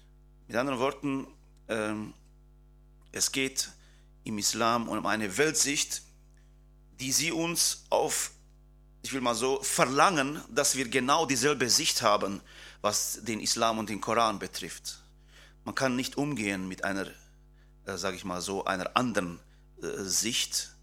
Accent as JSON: {"language": "German", "region": "Transylvania", "country": "Romania", "accent": "Transylvanian Saxon", "said": "Ich bin auch ein Siebenbürger Sachse, was nicht zu verhören ist an meinem Akzent."}